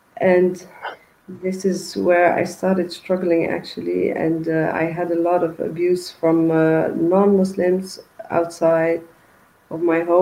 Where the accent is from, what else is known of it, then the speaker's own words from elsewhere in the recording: Netherlands; I'm from the Netherlands, yes.